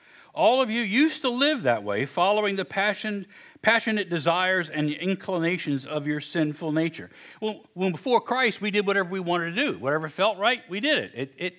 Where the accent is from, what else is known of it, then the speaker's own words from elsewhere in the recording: West Virginia, United States; I'm from West Virginia, so I like it simple.